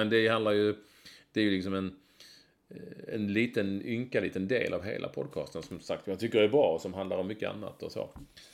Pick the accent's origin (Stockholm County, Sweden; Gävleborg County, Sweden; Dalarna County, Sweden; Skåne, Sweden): Skåne, Sweden; Landskrona; born there; det står att jag är född i Landskrona